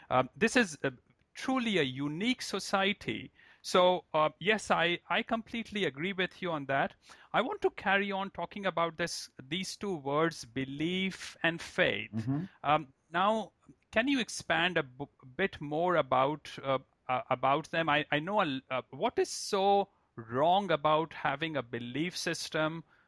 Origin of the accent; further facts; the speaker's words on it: India; also born or lived in United Kingdom; As you know, I grew up in India, and I went to live in the UK for 2 years to do my post-graduation.